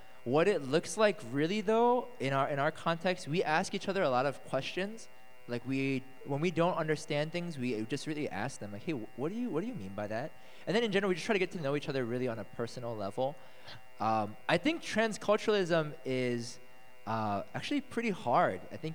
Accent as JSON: {"language": "English", "town": "Philadelphia", "region": "Pennsylvania", "country": "United States", "tie": "born or raised there", "said": "Like, I grew up in Philadelphia. My parents are immigrants. I come from, like, a blue-collar background. Majority of my neighborhood was black."}